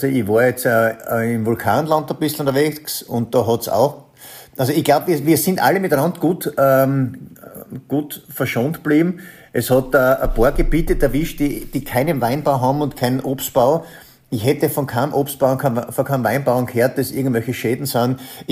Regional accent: Styria, Austria; Und ich bin sowieso Steirer. Und das heißt, wir sind Steirer und haben das zweimal in der Steiermark gemacht.

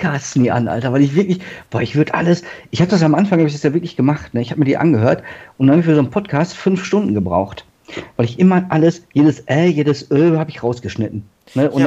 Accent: Turkey; Ich bin Türke, ich hatte das noch irgendwo in mein Blut, verstehst du?

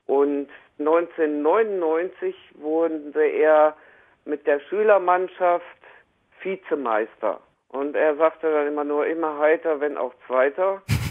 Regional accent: Krefeld, North Rhine-Westphalia, Germany; Nee, als Krefrater.

